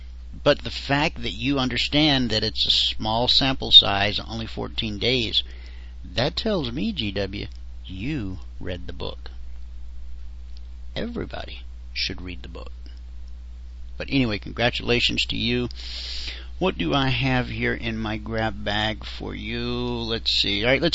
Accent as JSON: {"language": "English", "region": "Georgia", "country": "United States", "tie": "born or raised there", "said": "my grandfather was the sheriff of the little town I grew up in Georgia."}